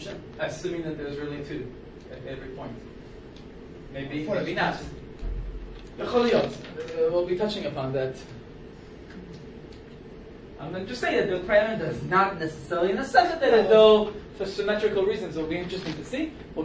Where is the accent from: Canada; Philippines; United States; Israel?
Israel; when I was a kid here growing up in Israel